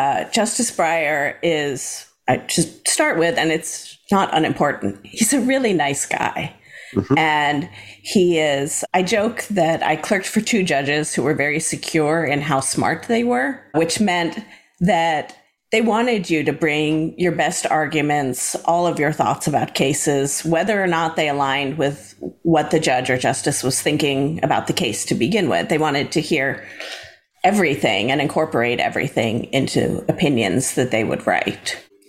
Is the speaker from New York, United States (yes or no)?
no; Massachusetts, United States; also born or lived in Pennsylvania; I grew up mostly on the East Coast, near Boston, some near Philadelphia.